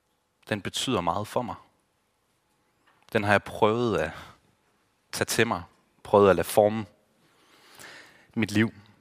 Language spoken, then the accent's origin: Danish; Aulum, Central Denmark Region, Denmark; jeg er vokset op i Aulum, op mellem Herning og Holstebro. Og dengang, stadig, men mere udbredt dengang, der var det sådan en rigtig landbrugs- og håndværkerby.